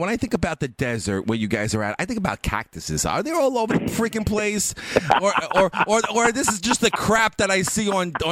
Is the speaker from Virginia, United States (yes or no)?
no; Brooklyn, New York, United States; You know, born and raised in Brooklyn, I heard a lot of stories back in the day.